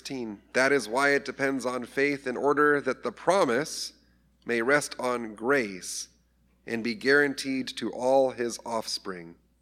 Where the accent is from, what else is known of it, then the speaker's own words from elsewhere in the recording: Scotland, United Kingdom; now in California, United States; See, I'm also a Californian, not just a Scotsman.